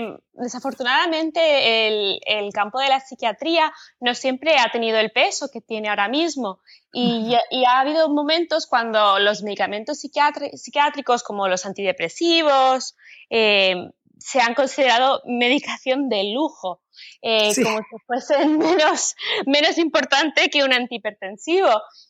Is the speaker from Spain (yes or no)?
yes; Spain; moved away as an adult; now in New York, United States; Yo me crié en España. Y cuando terminé la carrera de medicina en Madrid, me mudé a los Estados Unidos, a Nueva York